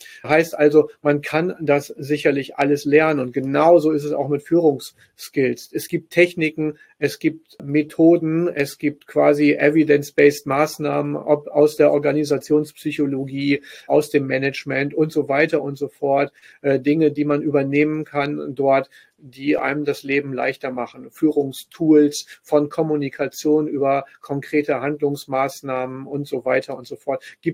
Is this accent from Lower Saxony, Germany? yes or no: yes; Lower Saxony, Germany; born there; ich bin gebürtiger Ostfriese. Das heißt, dort sagt man außer Moin und Jo, sagt man eigentlich den ganzen Tag lang nicht wirklich viel. Das heißt also, seit ich in Nordrhein-Westfalen lebe, bin ich vollkommen akklimatisiert